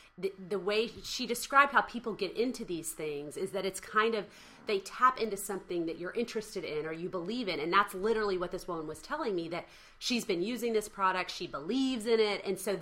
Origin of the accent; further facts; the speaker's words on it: Texas, United States; I'm from Texas